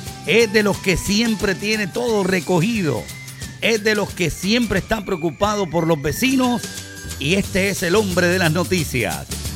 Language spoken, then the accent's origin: Spanish; Ponce, Puerto Rico; born there; Aunque yo nací en Ponce, mis padres son de la ciudad de poeta, mi papá.